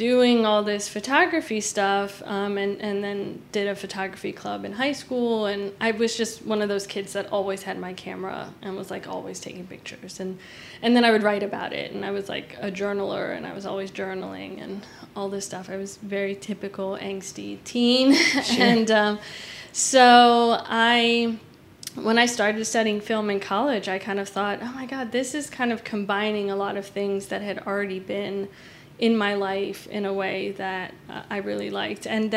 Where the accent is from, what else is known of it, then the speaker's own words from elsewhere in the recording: Washington, District of Columbia, United States; realized that my hometown, D.C., was a fairly large production city